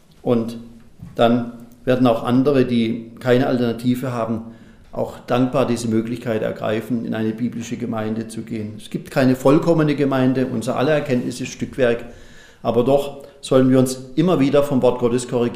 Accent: Baden-Württemberg, Germany; Ich kann sehr gut sagen, ich bin Badener

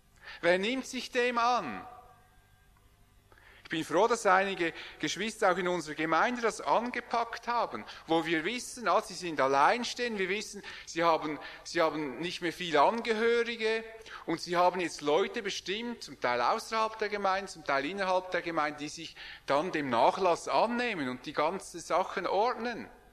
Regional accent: Switzerland; Niemand, gerade wir als Schweizer, niemand will sich vordrängen.

